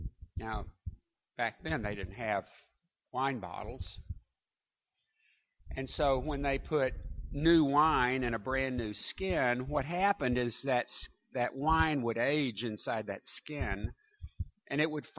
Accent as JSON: {"language": "English", "town": "Little Rock", "region": "Arkansas", "country": "United States", "tie": "born or raised there", "said": "I was a kid, I grew up in Little Rock, and my family we weren't what I would call wealthy people."}